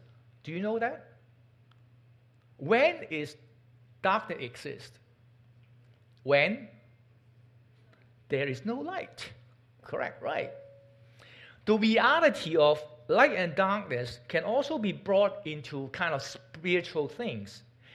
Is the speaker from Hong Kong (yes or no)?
yes; Hong Kong; English is a second language; now in United States; I'm came from Hong Kong, so my clock always show Hong Kong time and USA time. I don't know why. 25 years, I still kind of living sometimes remember Hong Kong.